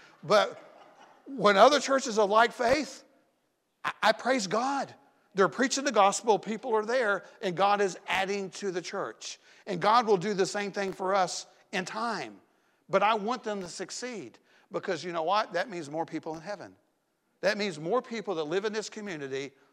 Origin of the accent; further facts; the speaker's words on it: Tennessee, United States; And I always say, well, I'm from Tennessee.